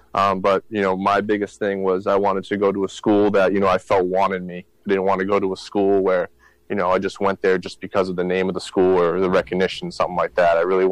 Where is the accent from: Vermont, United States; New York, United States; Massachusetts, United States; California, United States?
Massachusetts, United States; I grew up in Massachusetts, went to Central Catholic High School in Lawrence, Mass.